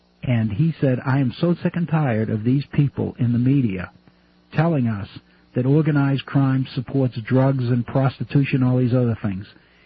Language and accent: English; Boston, Massachusetts, United States; I grew up in Boston. I grew up in a working-class family. My dad worked in a bakery